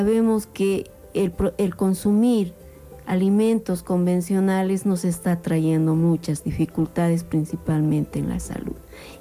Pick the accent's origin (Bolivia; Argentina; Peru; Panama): Bolivia; nosotros como bolivianos decidir qué queremos